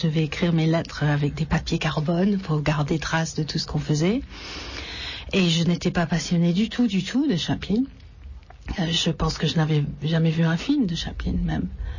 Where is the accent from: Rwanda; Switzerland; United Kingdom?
United Kingdom; England; French is a second language; moved away as an adult; now in Paris, France; je suis anglaise. J'ai fait des études de français. Je suis tombée amoureuse d'un français il y a 30 ans. Je suis arrivée à Paris